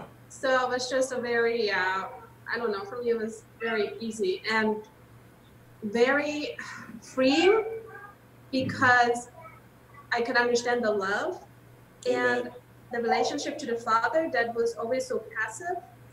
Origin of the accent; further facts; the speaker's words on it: Germany; I'm from Germany originally.